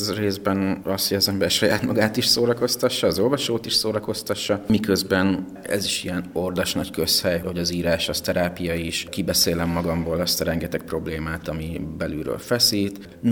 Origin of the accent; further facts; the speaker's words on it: Mosonmagyaróvár, Győr-Moson-Sopron, Hungary; now in Budapest, Hungary; Igen, egy vidéki kisvárosból, Mosonmagyaróvárról jöttem, ott születtem, ott nőttem fel, ott végeztem az iskoláimat. Én is Budapesten élek